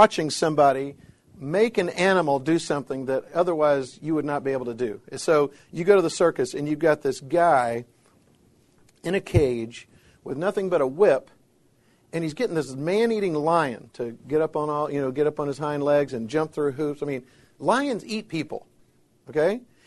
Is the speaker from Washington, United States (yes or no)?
no; Florida, United States; I've been to SeaWorld. I grew up in Florida. I've been to SeaWorld several times.